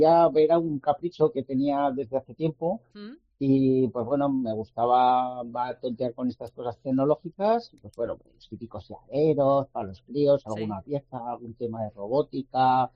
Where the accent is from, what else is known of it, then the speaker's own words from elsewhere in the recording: Alfajarín, Aragon, Spain; Yo de Alfajarín.